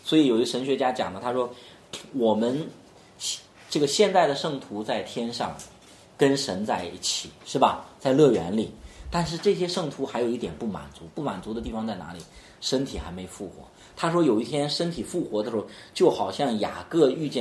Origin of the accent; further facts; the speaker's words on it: China; 因为我是个中国人，是吧？我是个中国人。